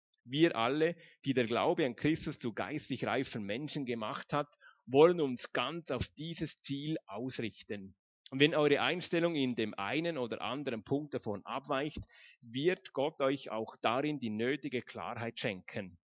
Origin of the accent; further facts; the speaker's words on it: Liechtenstein; Eigentlich bin ich ja Liechtensteiner. Ich habe den Schweizer Pass abgegeben